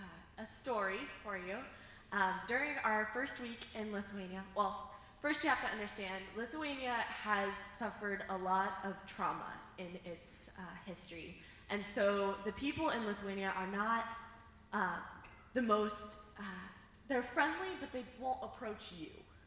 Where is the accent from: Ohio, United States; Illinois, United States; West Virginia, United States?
Ohio, United States; Okay, so I am from Ohio.